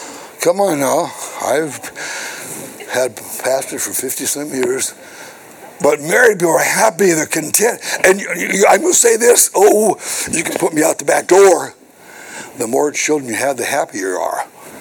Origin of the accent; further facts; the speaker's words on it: Montana, United States; When I was a child, growing up in Montana